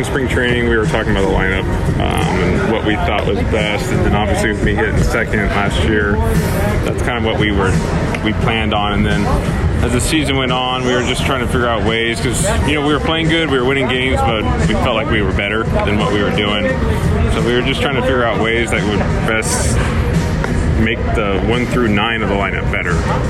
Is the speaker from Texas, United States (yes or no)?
no; Atlanta, Georgia, United States; I came from Atlanta, went to a new place.